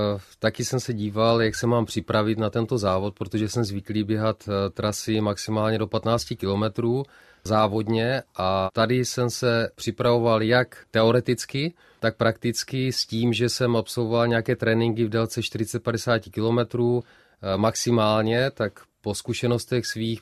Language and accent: Czech; Budišov nad Budišovkou, Moravian-Silesian Region, Czechia; můj tatínek byl trenérem v klubu biatlonu v Budišově nad Budišovkou, odkud pocházím.